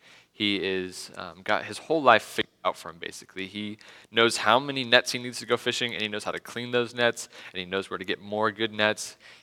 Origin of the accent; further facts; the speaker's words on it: Spokane, Washington, United States; moved away as an adult; now in Boise, United States; I moved from Spokane, where I grew up, to Boise, and I left my parents, and I started living in the dorms